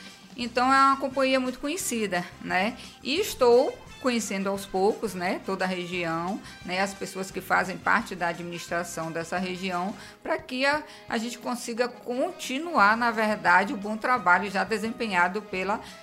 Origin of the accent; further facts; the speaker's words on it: Jequié, Bahia, Brazil; born there; Minha cidade de origem, minha cidade onde eu nasci. É a cidade de Jequié.